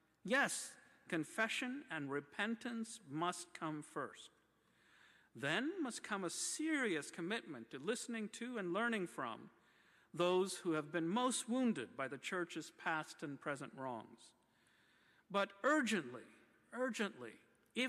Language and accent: English; United States; now in Canada; As an American living in Canada, it has been a source of great comfort that friends in Canada not only understand these connections